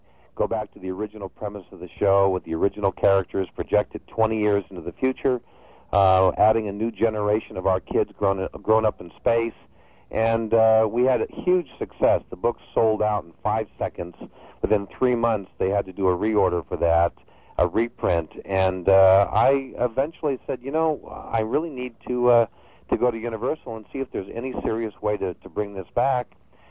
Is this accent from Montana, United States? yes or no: no; Santa Monica, California, United States; born there; also born or lived in New York; And I was born in Santa Monica. So, I mean, essentially I've been a West Coast boy, although I went back to New York for 4 years